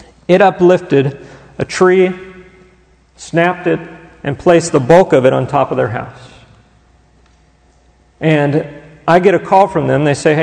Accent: Houston, Texas, United States; I grew up in Houston, and my parents still lived in Houston, and that also is very close to the Gulf

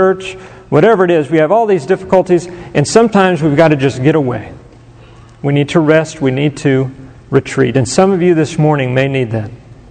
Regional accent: Conroe, Texas, United States; I grew up in Conroe, just north of Houston

